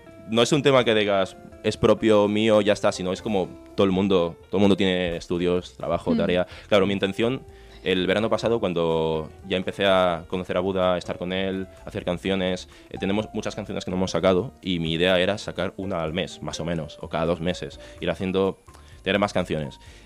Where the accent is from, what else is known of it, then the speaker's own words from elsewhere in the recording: Reus, Catalonia, Spain; born there; nací en Reus, tal.